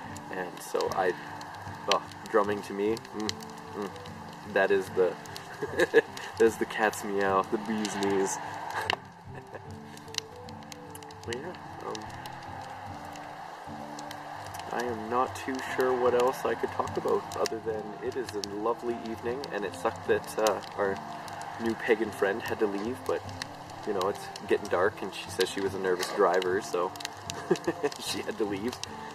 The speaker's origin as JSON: {"language": "English", "country": "Canada", "said": "I would have to say a little bit of being Canadian, the indigenous people here"}